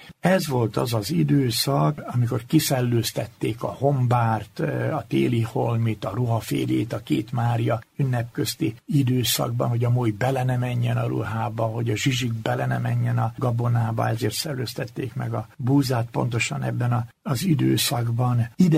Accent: Hungary; mivel én magyarországi német vagyok

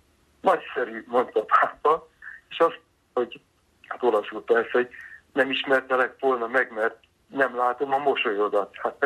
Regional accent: Hungary; Szent Atya, magyar vagyok

